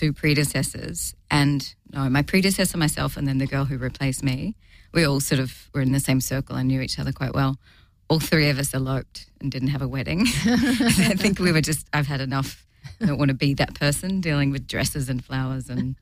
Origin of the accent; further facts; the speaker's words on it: Perth, Western Australia, Australia; moved away as an adult; also born or lived in Sydney; now in United States; I initially left Perth. I'm from Perth on the west coast of Australia. And I initially left Perth and moved to Sydney